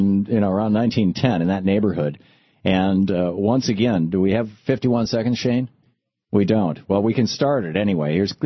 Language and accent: English; Michigan, United States; I grew up in Michigan, and you'd have, communities, once you get outside Lansing, you'd have communities where you'd have, basically 100-acre farms after 100-acre farm